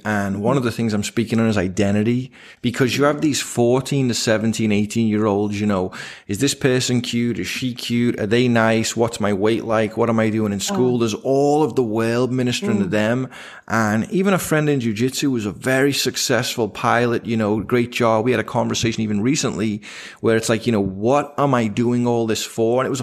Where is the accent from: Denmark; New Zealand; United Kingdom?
United Kingdom; England; now in United States; So I'm English.